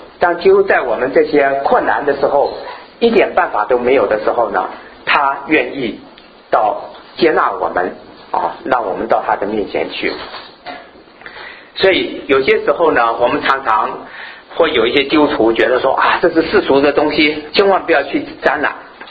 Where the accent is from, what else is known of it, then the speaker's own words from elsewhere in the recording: Taiwan; 这可能是咱们这个我们从台湾来的，在我们这个年代人听过